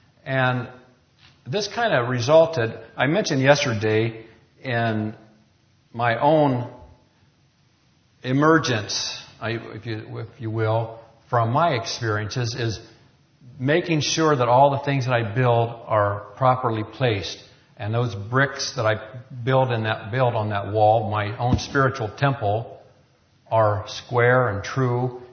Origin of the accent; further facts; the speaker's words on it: Richmond, Indiana, United States; there was an I.O. convention held in my hometown of Richmond, Indiana.